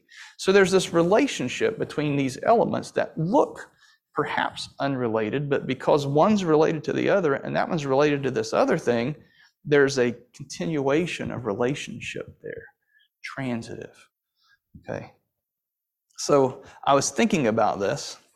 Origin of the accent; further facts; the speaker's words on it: Louisville, Kentucky, United States; I went through Cincinnati, but I'm originally from Louisville. That's where I started, all right?